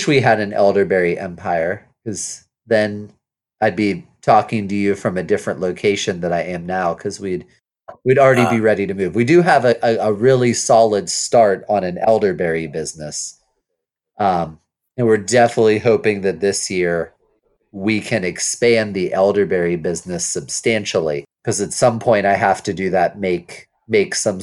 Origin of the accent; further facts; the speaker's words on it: Kentucky, United States; But like in my home state of Kentucky, if you want to try and get off of government programs by building a business, it is basically impossible.